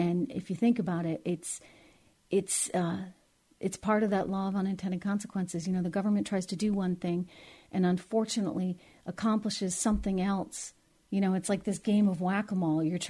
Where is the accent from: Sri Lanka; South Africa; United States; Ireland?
United States; New Hampshire; I'm born and raised in New Hampshire, even a Miss New Hampshire, believe it or not.